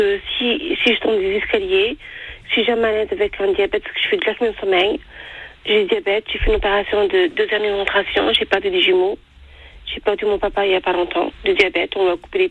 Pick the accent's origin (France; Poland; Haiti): France; ma mère qui est martiniquaise, mon père qui est algérien, mm-hmm. et je suis française